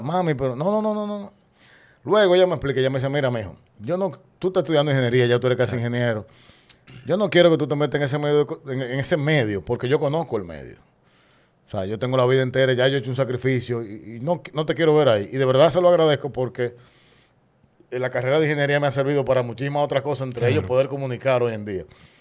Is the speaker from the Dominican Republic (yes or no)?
yes; Dominican Republic; Pero yo dije, no, yo quiero estudiar en mi país. Primero, no quería dejar a mi madre sola. Y segundo, siempre creí en la República Dominicana.